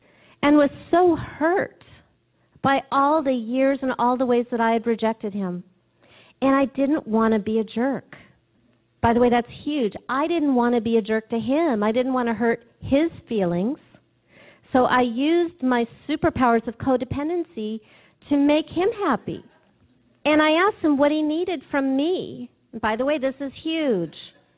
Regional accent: California, United States; Maybe because I'm from California and spirituality comes easy.

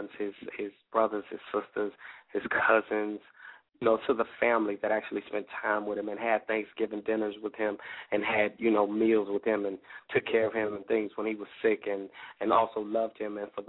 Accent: Chicago, Illinois, United States; A Chicago native at that, you know, my hometown brother, you know, a brother out of Chi-Town

